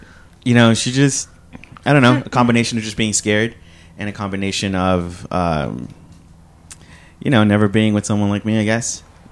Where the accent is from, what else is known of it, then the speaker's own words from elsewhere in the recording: Los Angeles, California, United States; So I moved to Wilmington, California because my dad got sent as a pastor. I grew up in South LA.